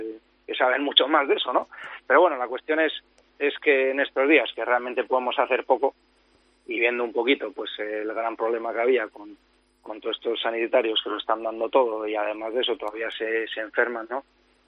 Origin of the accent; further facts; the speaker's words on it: Hondarribia, Basque Country, Spain; now in Palma, Spain; Yo soy de Hondarribi, de un pueblito allá al lado de San Sebastián, pero ahora estoy viviendo en Palma de Mallorca.